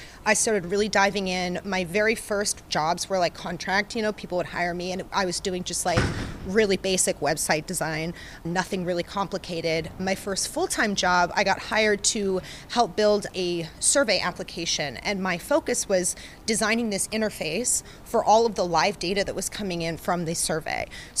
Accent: Kansas City, United States; moved away as an adult; I grew up in Kansas City. I went to school in Kansas City. I was living there right after I graduated from school

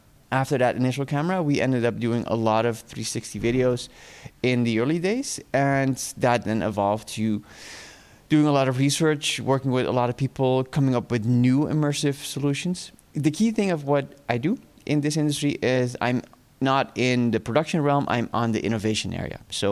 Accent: Amsterdam, North Holland, Netherlands; So I was born in Amsterdam. Both my parents came from South America, from Suriname.

